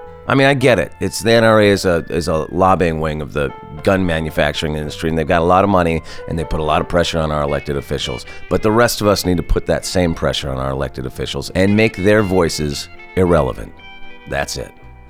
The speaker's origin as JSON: {"language": "English", "region": "California", "country": "United States", "said": "And I'm from California. I don't know how to handle it."}